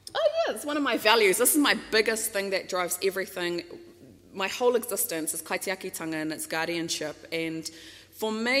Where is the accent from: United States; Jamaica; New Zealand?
New Zealand; Auckland; But I was actually born and raised in East Auckland, in Glen Innes, GI Till I Die, my favourite place